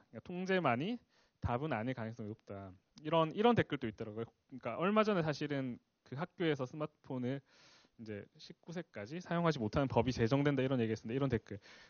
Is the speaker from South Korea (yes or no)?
yes; Busan, South Korea; 제가 이제 부산에서 되게 저는 부산 출신인데 부산에서 되게 유명한 학원이 있었는데